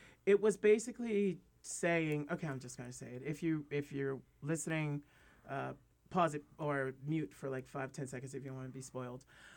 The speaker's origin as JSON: {"language": "English", "region": "East Coast", "country": "United States", "said": "I'm from the East Coast, too."}